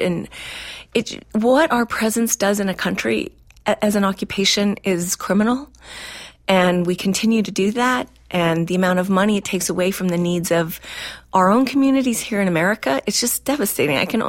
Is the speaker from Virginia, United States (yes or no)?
no; Nevada, United States; I grew up in Nevada